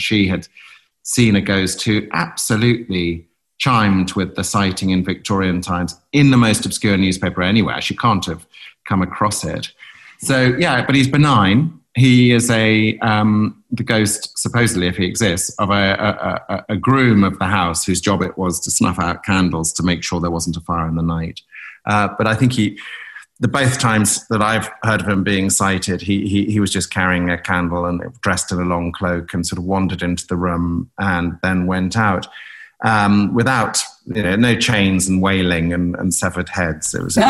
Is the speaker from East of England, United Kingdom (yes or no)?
yes; East of England, United Kingdom; We grew up in North Norfolk, 100 miles to the east